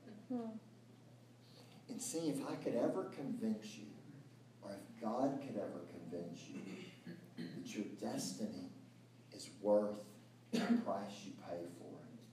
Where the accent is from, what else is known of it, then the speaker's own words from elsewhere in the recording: the South, United States; Now, I come from the South, and in the South, we drink the nectar of heaven.